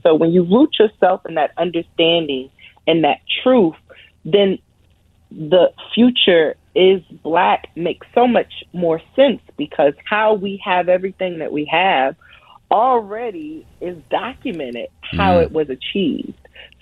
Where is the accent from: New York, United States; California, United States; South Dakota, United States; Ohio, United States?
Ohio, United States; Columbus; Yeah, I'm from the 614. I'm a 614 girl all day.